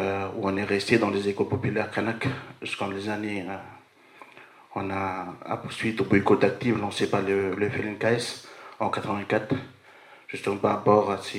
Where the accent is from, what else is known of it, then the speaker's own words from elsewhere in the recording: Gossanah, Loyalty Islands Province, New Caledonia; Et moi, je suis originaire de Gossana, Yaï, là où a eu lieu les événements.